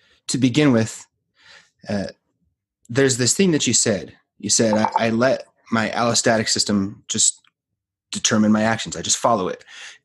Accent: Utah, United States; You know, I grew up in Utah. It's kind of a weird place, but I was the weird kid in school big time.

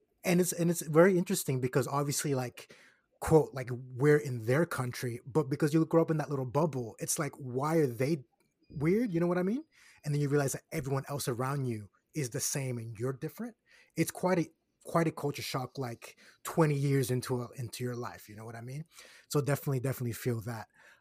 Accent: Kissimmee, Florida, United States; obviously, I'm Puerto Rican. I grew up in Kissimmee, which is little Puerto Rico. So everyone around me was Puerto Rican, or at least from somewhere in Latin America. Everyone spoke Spanish to a certain degree.

